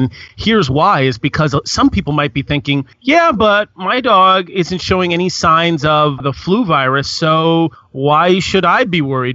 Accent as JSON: {"language": "English", "region": "Connecticut", "country": "United States", "said": "I live in, I'll just pick a random state, Connecticut. No, it's not random. I'm actually from Connecticut."}